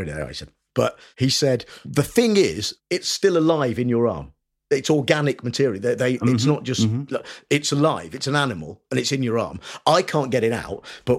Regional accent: Nuneaton, West Midlands, United Kingdom; So I grew up in the Midlands, working class family. My dad was a builder, mum was a nurse.

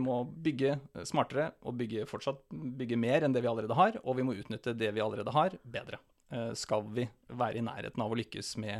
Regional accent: Finnmark, Norway; also born or lived in Vadsø; Ja, født og oppvokst i Finnmark. Jeg bodde i Vadsø i 13 år.

